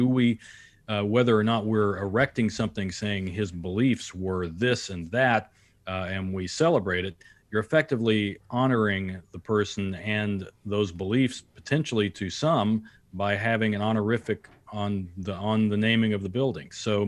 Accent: Newport, Arkansas, United States; I will mention my town where I grew up in Arkansas, Newport, Arkansas.

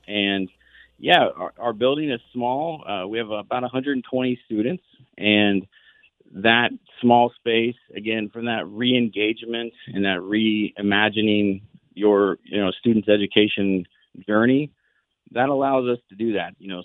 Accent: Indiana, United States; I'm from the Greene County area, and I've had the opportunity to serve in other leadership capacities in Indiana and a few other awesome states.

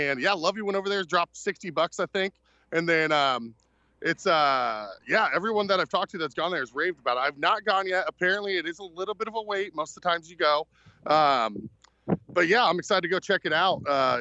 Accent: United States; I'm American.

